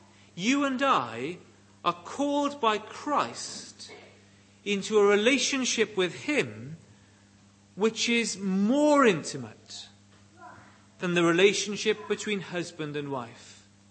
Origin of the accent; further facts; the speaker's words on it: Wales, United Kingdom; accent: Welsh; I'd gone to the wrong kind of school, and to my shame, I was trying to eradicate my Welsh accent.